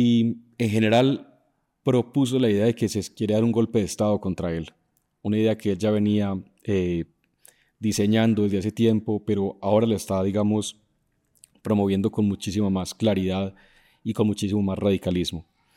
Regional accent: Colombia; lo que nos va a regir como ciudadanos colombianos

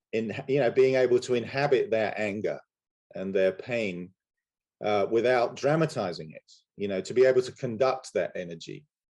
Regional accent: England, United Kingdom; I mean, I can say, growing up in England

